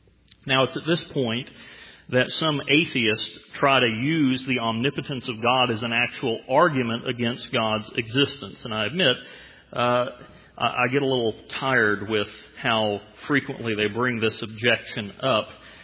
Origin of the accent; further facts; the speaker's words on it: the South, United States; I'm from the South. That would be very rude to say something like that.